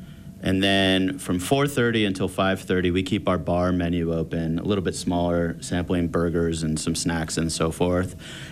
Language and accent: English; Santa Cruz, California, United States; I grew up in Santa Cruz, California, which reminds me a lot of Park City in the sense it's just a place you just always want to be outdoors.